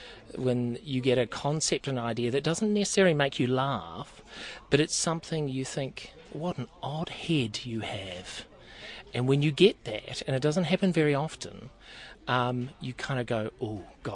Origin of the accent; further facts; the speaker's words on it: New Zealand; But even when I first arrived, being a New Zealander in the comedy industry was always a very good thing